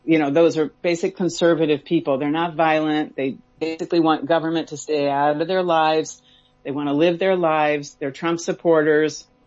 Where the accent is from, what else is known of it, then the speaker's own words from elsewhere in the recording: United States; growing up in the America where, you know, the Nazis were allowed to march in Skokie